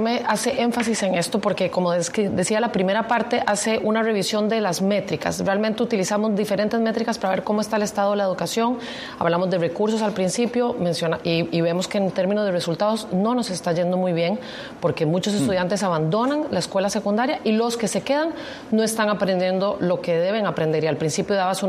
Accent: Costa Rica; Así es, ya con ganas de estar en mi país.

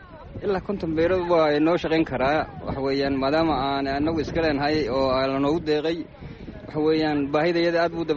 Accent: Balcad, Middle Shabelle, Somalia; waxaan ka socdaa Baalade, gudiyaashii Baalade aan ahay.

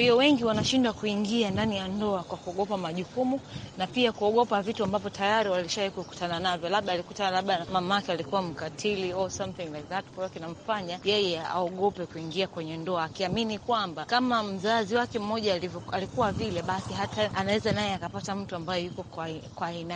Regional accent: Dar es Salaam, Tanzania; natokea Dar es Salaam.

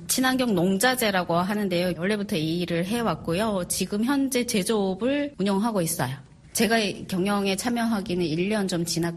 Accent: North Korea; moved away as an adult; now in South Korea; 제가 북녘에 있을 때도 공무원 생활을 9년 동안 하면서 개인 사업을 크게 했었어요. 그러다가 일단은 이제 탈북을 했는데

